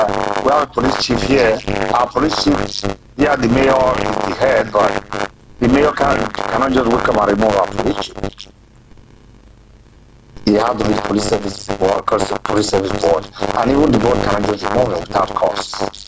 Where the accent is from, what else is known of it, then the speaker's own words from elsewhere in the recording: Nigeria; okay, we as Nigerian people, how do we want to be police?